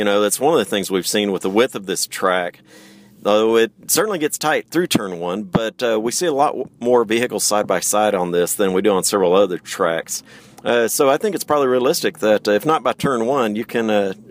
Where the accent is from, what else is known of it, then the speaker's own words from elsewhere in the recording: Texas, United States; I was born in South Texas and moved here as a kid, and I've been here ever since. Solid 100% Texan.